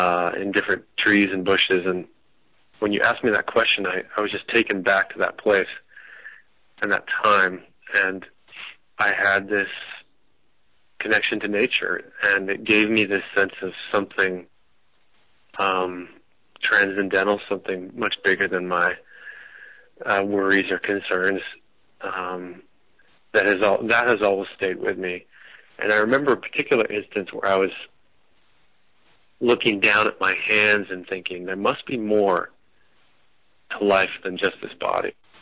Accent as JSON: {"language": "English", "region": "California", "country": "United States", "tie": "born or raised there", "said": "And I was raised in the San Gorgonio Mountains. I guess they're just north of Palm Springs. And first 8 years of life, were outdoors"}